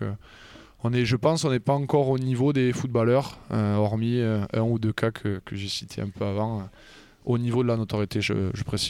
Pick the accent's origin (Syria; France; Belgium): France; Je ne suis pas très fan de la variété française, alors que je suis français.